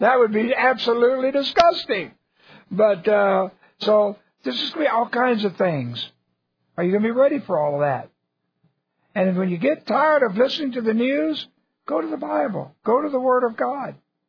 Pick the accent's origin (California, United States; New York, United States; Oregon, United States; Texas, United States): Texas, United States; that's a strong statement for me being a Texan to admit.